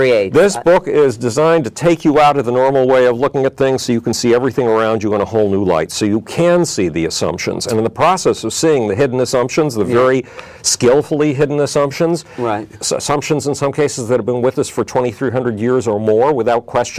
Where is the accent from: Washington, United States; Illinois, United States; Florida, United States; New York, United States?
New York, United States; Buffalo; Yes, I grew up in Buffalo.